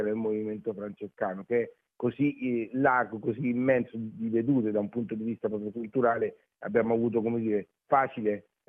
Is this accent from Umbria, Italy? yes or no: yes; Assisi, Umbria, Italy; Noi veniamo da Assisi, il gruppo è nato da Assisi, siamo cresciuti ad Assisi anche musicalmente